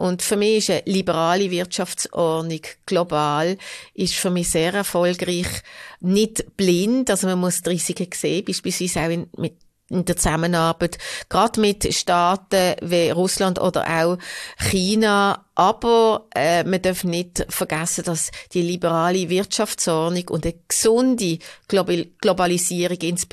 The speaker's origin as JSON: {"language": "German", "town": "Hofstetten", "region": "Solothurn", "country": "Switzerland", "tie": "born or raised there", "said": "Ich bin in Hofstetten aufgewachsen"}